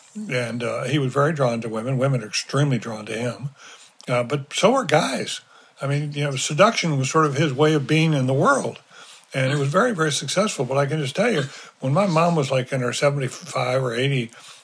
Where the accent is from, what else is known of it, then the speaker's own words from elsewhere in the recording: Durham, North Carolina, United States; I grew up in North Carolina, grew up on a dirt road in Durham, we never had much money.